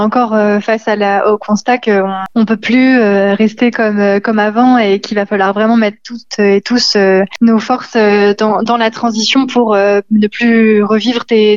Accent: Lyon, Auvergne-Rhône-Alpes, France; sur lesquelles, en tant que Lyonnais, on est appelé à se mobiliser aussi.

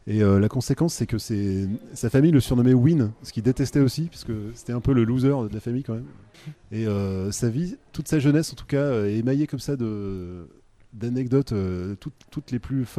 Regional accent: Côtes-du-Rhône, France; je suis originaire d'une région des Côtes-du-Rhône.

